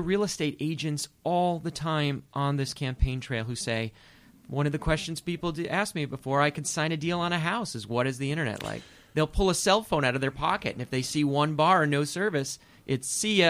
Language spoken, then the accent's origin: English; Hudson, United States; I was born in Hudson on the hospital on the hill, not too far from here, and went to Hudson High School.